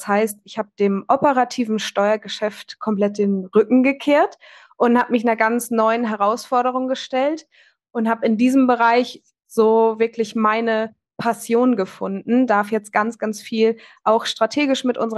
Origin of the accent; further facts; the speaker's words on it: Kiel, Schleswig-Holstein, Germany; Ich komme aus Kiel